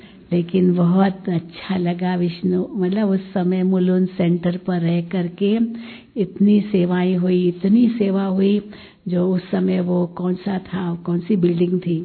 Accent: Mumbai, Maharashtra, India; क्योंकि बॉम्बे की हूँ तो बॉम्बे जाकर पासपोर्ट बनवाओ

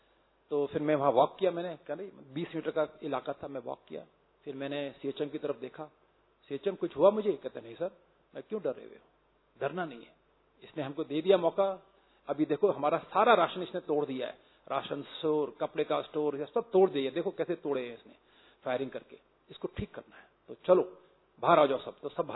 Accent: Agra, Uttar Pradesh, India; मैंने कहा दोस्त मैं आगरा का रहने वाला हूं

